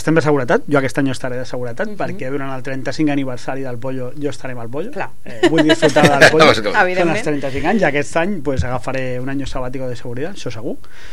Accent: Barcelona, Catalonia, Spain; jo vinc del barri de Barceloneta a Barcelona

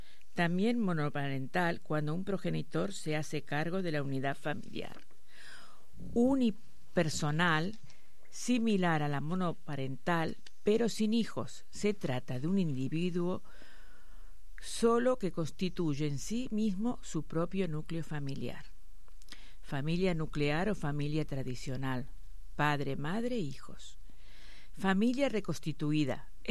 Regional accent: Uruguay; born there; Nací en Uruguay en una familia nuclear catalana. Mi infancia fue muy feliz. De pequeña no me daba cuenta

